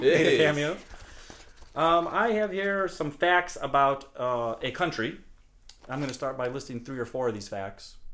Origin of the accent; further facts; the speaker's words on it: United States; accent: American; Well, with my own American accent and all due respect to Maori people, it's Aotearoa.